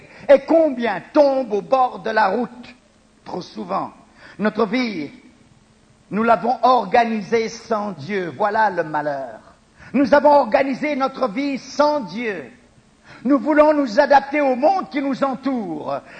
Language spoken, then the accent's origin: French; Gabon; J'ai grandi au Gabon et lorsqu'il y a la saison des pluies, le terrain est une terre argileuse comme du savon mouillé.